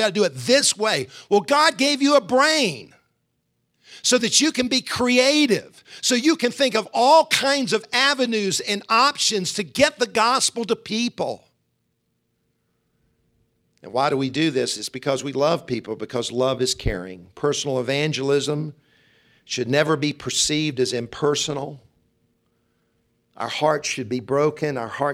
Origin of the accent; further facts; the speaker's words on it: Columbia, South Carolina, United States; now in Greenville, United States; I said, I grew up in Columbia.